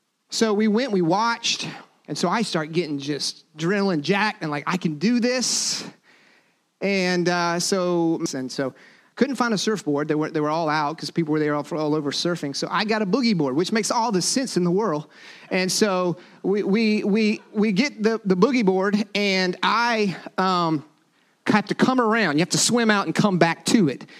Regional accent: Florida, United States; And so I grew up in Florida, but I thought of myself as a pretty good surfer

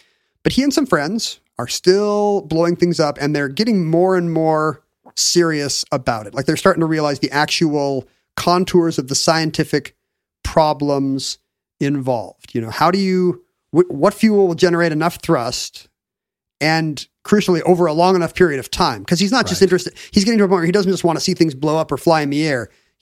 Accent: Washington, United States; because I grew up in Washington State was safe and sane

